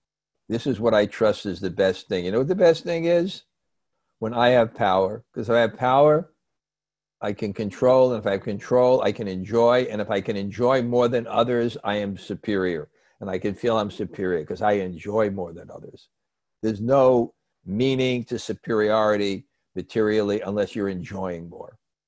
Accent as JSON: {"language": "English", "town": "Brooklyn", "region": "New York", "country": "United States", "tie": "born or raised there", "said": "When I grew up in Brooklyn, I remember one or two people who were demons."}